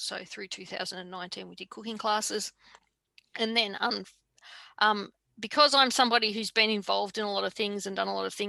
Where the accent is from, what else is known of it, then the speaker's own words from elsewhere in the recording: Victoria, Australia; So I grew up in South Gippsland on a dairy farm, daughter of a dairy farmer and a deep sea fisherman.